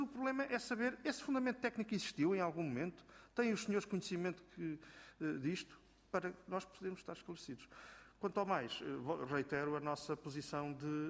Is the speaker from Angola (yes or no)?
no; Coimbra, Centro, Portugal; como conimbricense e como morador em Celas